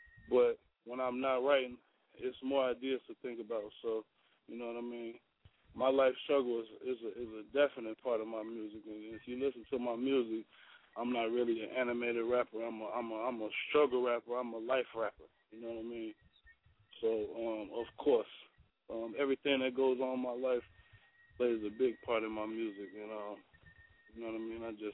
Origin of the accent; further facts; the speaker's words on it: Kankakee, Illinois, United States; I'm originally from Kankakee, Illinois. It's like the country part of Chicago. The outskirts of Chicago, Illinois, you know what I mean? Dirt roads and ditches, man. It's a real small town. Hopkins Park, you know what I mean?